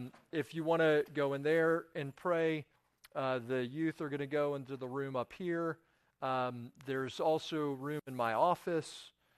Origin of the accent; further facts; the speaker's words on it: West Virginia, United States; because I'm from West Virginia.